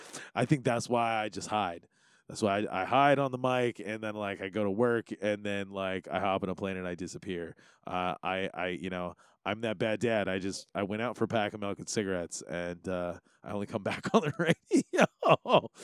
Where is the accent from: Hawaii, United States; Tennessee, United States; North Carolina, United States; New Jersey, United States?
Hawaii, United States; to serve the rest of Hawaii properly one day, I think I need to figure out how to just take care of my hometown first.